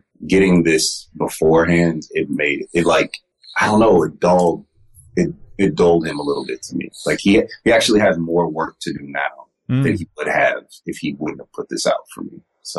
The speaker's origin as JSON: {"language": "English", "region": "Midwest", "country": "United States", "said": "As a Midwesterner, okay."}